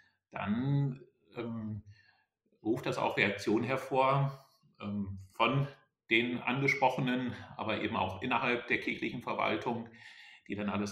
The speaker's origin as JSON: {"language": "German", "region": "Lower Saxony", "country": "Germany", "tie": "born or raised there", "said": "Ich war eben im Oldenburger Land in meiner Heimat."}